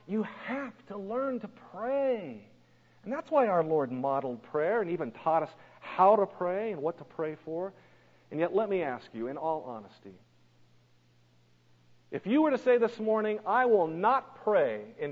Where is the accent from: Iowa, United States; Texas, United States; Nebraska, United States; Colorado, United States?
Colorado, United States; now in Missouri, United States; You know, growing up in Colorado, I actually had less water in Colorado than we do here in Missouri, which isn't a lot.